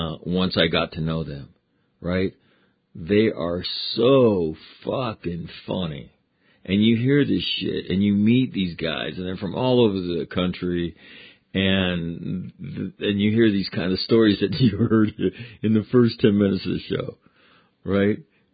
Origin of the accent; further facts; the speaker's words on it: Sacramento, California, United States; I had a new shithole weather forecast for my hometown, Sacramento, California.